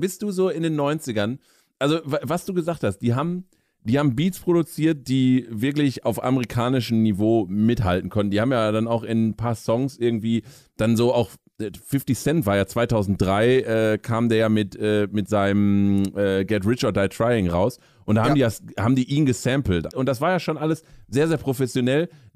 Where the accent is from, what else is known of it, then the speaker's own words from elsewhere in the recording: North Rhine-Westphalia, Germany; Also ich komme ja hier aus der Region, habe noch enge Verbindungen ins Ruhrgebiet und wie gesagt aus dem Münsterland.